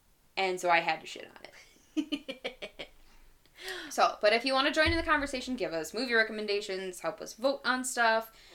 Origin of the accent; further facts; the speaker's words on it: Wisconsin, United States; I mean, we're from Wisconsin. It's already...